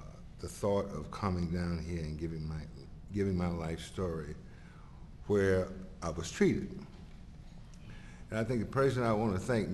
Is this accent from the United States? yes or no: yes; Atlanta, Georgia, United States; born there; I want you to know that I was born here in Atlanta, Georgia, a long, long time ago.